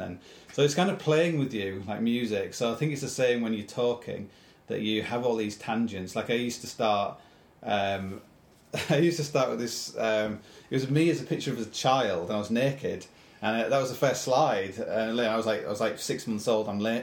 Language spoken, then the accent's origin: English; Hull, Yorkshire and the Humber, United Kingdom; I'm from Hull. I have charisma in Hull.